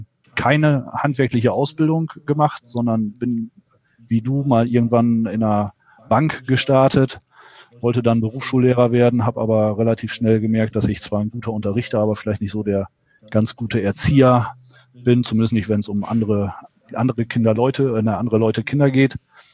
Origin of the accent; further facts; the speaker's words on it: Lower Saxony, Germany; Und dann kam irgendwann die Möglichkeit, zurück in den Nordwesten, in meine Heimatregion zu wechseln.